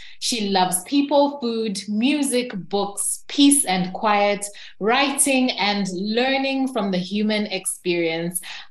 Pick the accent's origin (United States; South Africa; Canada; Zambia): Zambia; Ndola, Copperbelt; Today, I'm actually recording from Ndola, and Ndola is my hometown, so I'm very excited to be here.